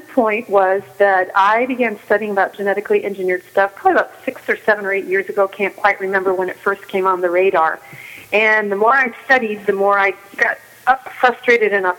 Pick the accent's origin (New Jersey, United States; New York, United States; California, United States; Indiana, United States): California, United States; Chico; So I am here in Sunnyvale, and I'm not going to be back in my hometown of Chico until September 2nd.